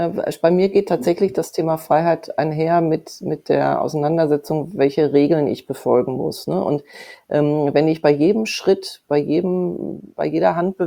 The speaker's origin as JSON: {"language": "German", "country": "Spain", "tie": "born or raised there", "said": "ich bin ja in Spanien groß geworden. Die Spanier ist kein Mensch mit Helm und Motorrad gefahren."}